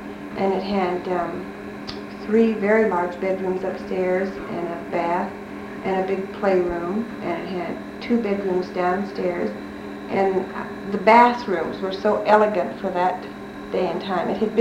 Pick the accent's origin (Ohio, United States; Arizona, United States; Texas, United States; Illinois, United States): Illinois, United States; Chicago; born there; I was born in October 3rd, 1928 in Chicago, Illinois.